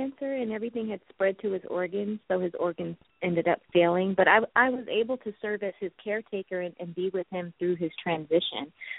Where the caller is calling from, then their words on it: California, United States; I'm calling from Southern California.